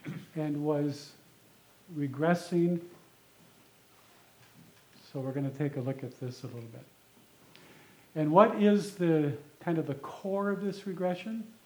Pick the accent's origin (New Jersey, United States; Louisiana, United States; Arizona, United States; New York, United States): Arizona, United States; I'm from Arizona, and this is just sort of a recent book on water. Of course, we have water issues in Arizona.